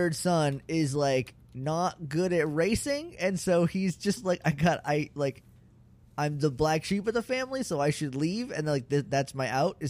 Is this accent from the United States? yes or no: yes; Rindge, New Hampshire, United States; I'm from Ringe, New Hampshire.